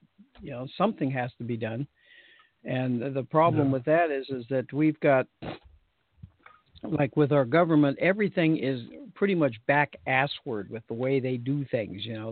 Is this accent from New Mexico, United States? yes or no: yes; New Mexico, United States; Well, I did a lot of my growing up in New Mexico.